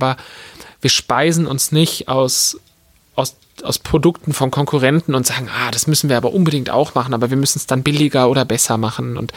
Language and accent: German; Munich, Bavaria, Germany; Als Münchner gibt es natürlich für mich nur eine Buchhandlung